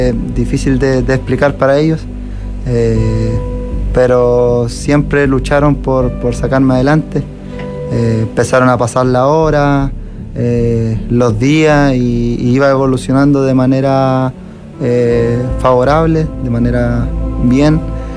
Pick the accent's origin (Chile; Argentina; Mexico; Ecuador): Chile; Puente Alto, Santiago Metropolitan Region; Sí, siempre he vivido en Puente Alto.